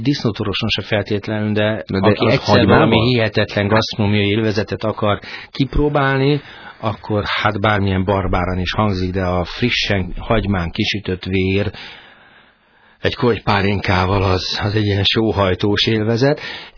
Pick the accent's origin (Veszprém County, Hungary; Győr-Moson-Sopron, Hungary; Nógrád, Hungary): Veszprém County, Hungary; Márkó; én Márkorról származom, tehát sváb ivadék vagyok